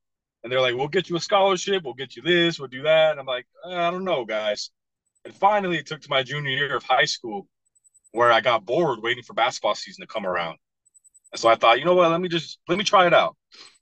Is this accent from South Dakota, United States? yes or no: yes; South Dakota, United States; I was born and raised on the Pioneer Indian Reservation here in South Dakota. You know, grew up, my father's Black, my mother's Native American.